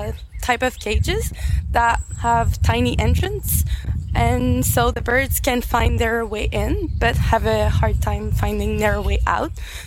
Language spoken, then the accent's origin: English; Montreal, Quebec, Canada; I'm from Montreal.